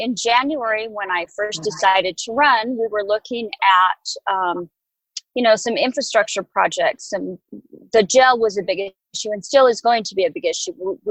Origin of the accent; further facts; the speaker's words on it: Summit, Utah, United States; Born and raised in Summit, the big city, went to Paramount High School, went away to college, went to Utah State, then California, Cal Poly, then Wyoming, Salt Lake, and back here.